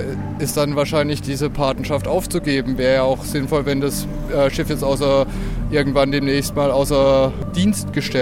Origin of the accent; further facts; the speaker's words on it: Karlsruhe, Baden-Württemberg, Germany; ich komme hier aus dem Binnenland und die meisten Karlsruher wohl auch irgendwie.